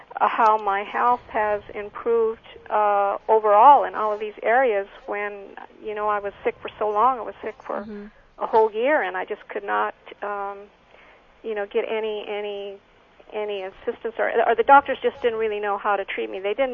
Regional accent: Ontario, Canada; Okay, I'm from Ontario, and I'm retired now

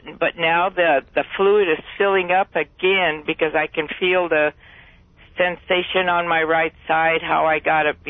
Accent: Buena Park, California, United States; I'm from Buena Park, and I'm retired.

